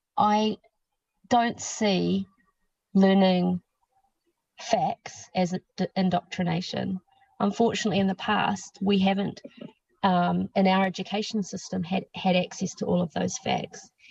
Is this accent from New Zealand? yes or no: yes; Auckland, New Zealand; My own background is from growing up in the North Shore of Auckland. So I sort of had very, very much grew up in a Pākehā world